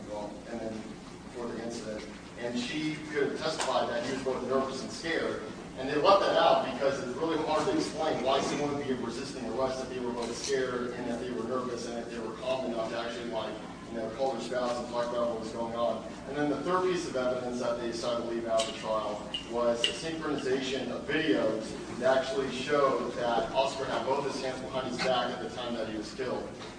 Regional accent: Oakland, California, United States; from Oakland. I also go to Laney Community College.

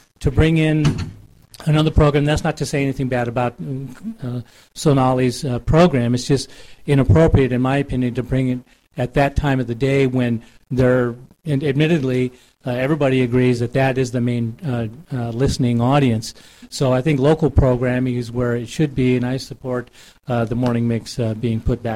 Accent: San Jose, California, United States; I'm from San Jose.

